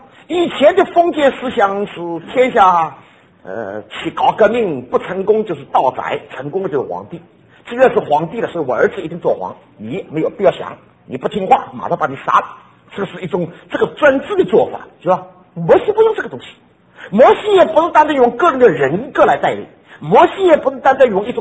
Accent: Taiwan; 我们从台湾来的哈，

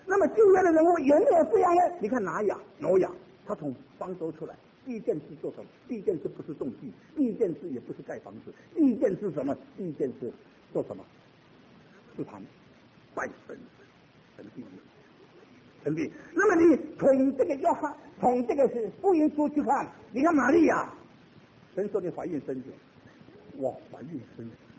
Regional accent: Singapore; 我是新加坡人，我到新加坡，因为我父母在新加坡

